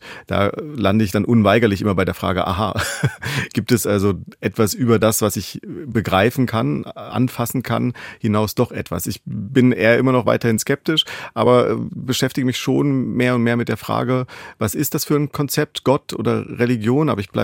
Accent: Germany; born there; ich bin ja in der DDR geboren, da bis auf wenige Ausnahmen haben das die Leute da nicht so mit der Religion gehalten.

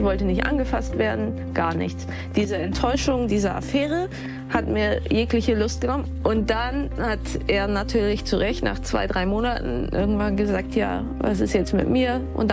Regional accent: Bremen, Germany; bin 37 Jahre alt. Ich komme aus Bremen.

